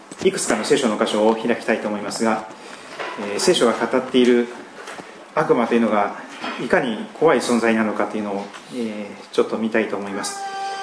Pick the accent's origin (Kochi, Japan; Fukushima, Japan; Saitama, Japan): Kochi, Japan; 私の住んでいた生まれ育った四国の高知県というところは非常に海が綺麗で、川も綺麗です。